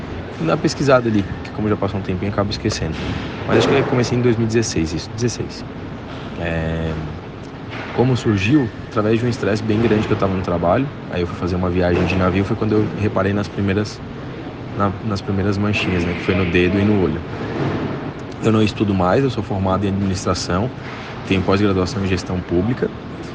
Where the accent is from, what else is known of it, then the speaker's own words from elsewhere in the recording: São José, Brazil; eu sou natural de São José, eu nasci no regional.